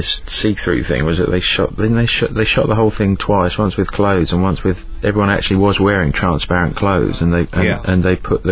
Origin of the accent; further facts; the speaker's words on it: Luton, East of England, United Kingdom; born there; I was born in Luton.